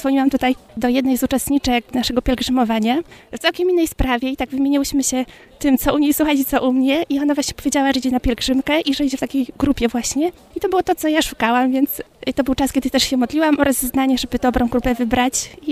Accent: Greater Poland Voivodeship, Poland; Ponieważ pochodzę z okolic Kalisza, to tak sądziłam, że to najlepiej będzie gdzieś tutaj z tego miejsca.

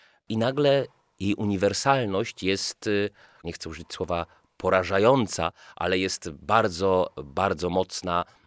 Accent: Ostrów Wielkopolski, Greater Poland Voivodeship, Poland; born there; bo ja w Ostrowie Wielkopolskim się urodziłem, a parafia moja to parafia Świętej Rodziny.

